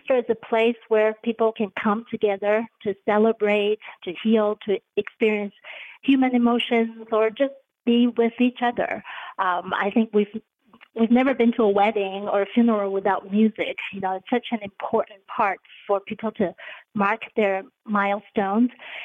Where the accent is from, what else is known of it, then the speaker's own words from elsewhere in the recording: Taiwan; now in United States; for me, as a young kid growing up in Taiwan, it was a window into 19th century Vienna that I have not experienced.